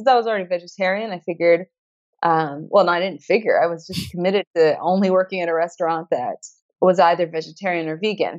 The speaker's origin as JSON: {"language": "English", "region": "Georgia", "country": "United States", "tie": "born or raised there", "said": "Well, I was already a little bit different growing up in Georgia because my family, we didn't eat any red meat or pork."}